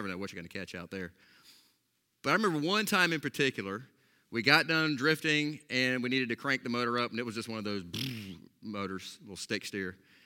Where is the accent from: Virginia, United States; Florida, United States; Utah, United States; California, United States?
Florida, United States; I grew up in Florida.